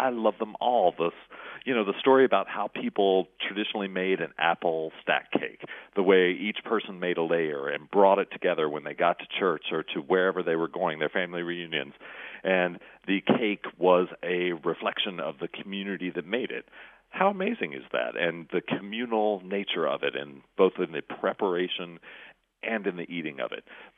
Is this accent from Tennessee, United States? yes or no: yes; Tennessee, United States; I grew up in East Tennessee in the mountains, so we've got completely different kinds of traditions.